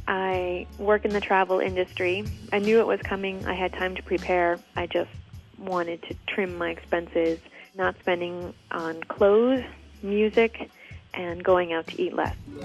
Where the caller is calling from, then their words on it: Tucson, Arizona, United States; I'm calling from Tucson, Arizona.